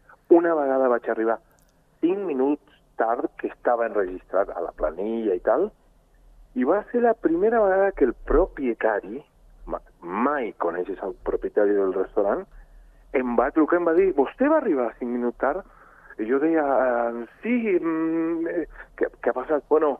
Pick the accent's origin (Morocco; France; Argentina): Argentina; És que venim de l'Argentina, curiosament trobem, sobretot a Espanya i gran part de Andorra en general, que és molt tradicional que encara es cuina no?